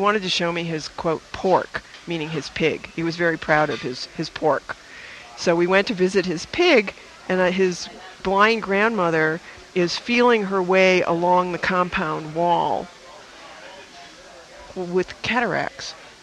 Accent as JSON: {"language": "English", "region": "New England", "country": "United States", "tie": "born or raised there", "said": "you and I grew up in New England, where I'm not even sure how people mated with all that plaid and polar fleece."}